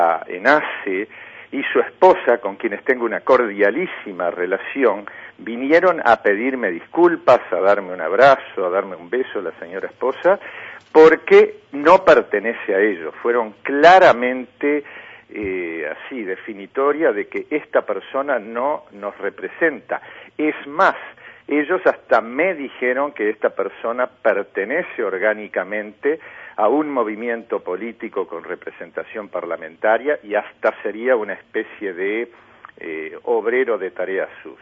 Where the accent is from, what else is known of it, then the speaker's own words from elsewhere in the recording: Uruguay; Como uruguayo me siento profundamente agredido por la conducta de este inadaptado social.